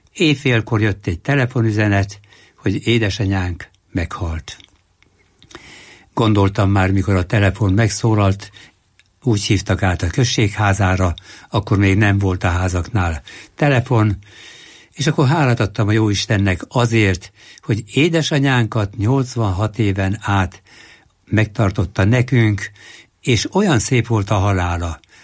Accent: Tápiósüly, Pest, Hungary; a 4 elemit ott végeztem, Tápjósülyben, ez az én falum.

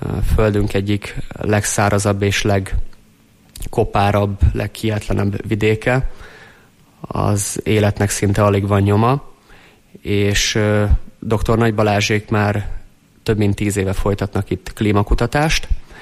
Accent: Hungary

